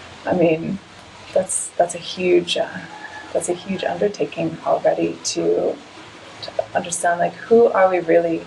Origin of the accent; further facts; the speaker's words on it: Tucson, Arizona, United States; moved away; also born or lived in Los Angeles; I left home. I lived in my Nissan Sentra in LA after growing up in Tucson, Arizona.